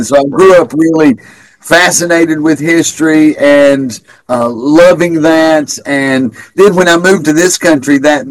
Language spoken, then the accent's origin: English; Kingston, Tennessee, United States; Well, I grew up in Roane County, like you said. I'm from Kingston, Tennessee, just south of the river.